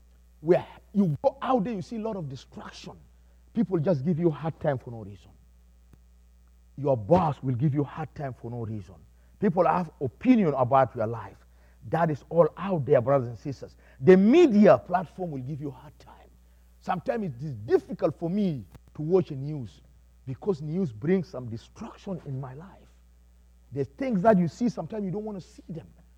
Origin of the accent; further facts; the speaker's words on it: South Sudan; moved away; I came from South Sudan, now I find myself here praising God in this church.